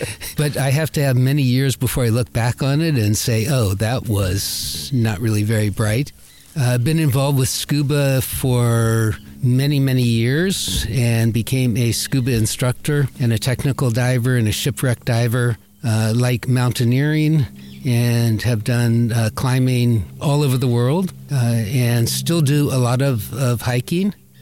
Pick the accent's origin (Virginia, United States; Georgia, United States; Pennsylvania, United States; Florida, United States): Virginia, United States; also born or lived in California; I'm a native Californian. As a kid, we moved to Virginia. And so I grew up in Virginia, and we moved before I was outside in other than a stroller.